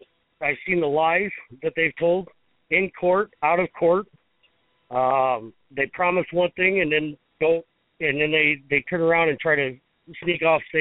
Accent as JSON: {"language": "English", "town": "Omaha", "region": "Nebraska", "country": "United States", "said": "Omaha, Nebraska."}